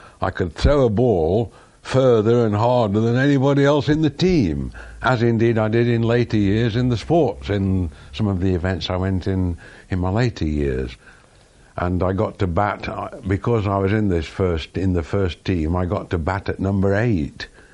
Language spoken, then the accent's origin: English; Ruddington, East Midlands, United Kingdom; born there; I was born in Ruddington, near Nottingham, on the 4th of August, 1922.